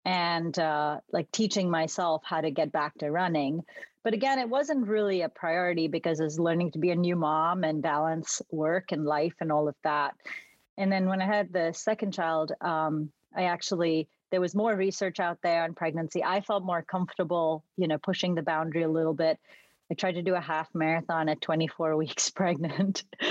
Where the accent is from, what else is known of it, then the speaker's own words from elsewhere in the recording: Mumbai, Maharashtra, India; I grew up in Bombay, India, where, you know, it's a big bustling city.